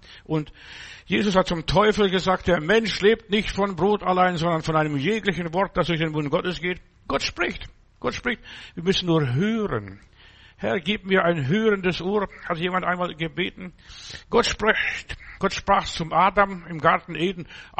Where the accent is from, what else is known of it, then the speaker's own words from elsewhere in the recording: Augsburg, Bavaria, Germany; Ich bin an einem Baggersee bei uns zu Hause in Augsburg